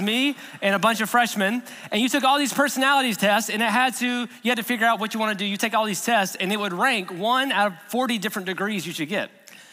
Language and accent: English; Georgia, United States; So I'm from Georgia. I went to UGA, go Dawgs.